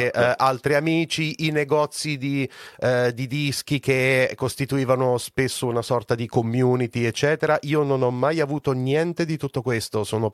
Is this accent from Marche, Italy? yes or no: yes; San Benedetto del Tronto, Marche, Italy; also born or lived in Venice; io sono nato a Venezia, ma sono cresciuto dall'età di appunto 5 anni a San Benedetto del Tronto, che è nelle Marche Sud